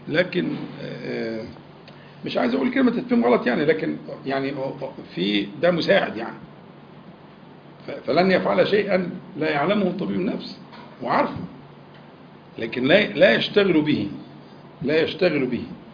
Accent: Egypt; احنا كمصريين

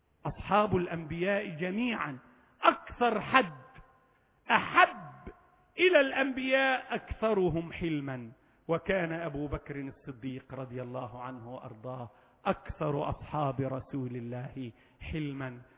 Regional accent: Egypt; بلادنا مصر

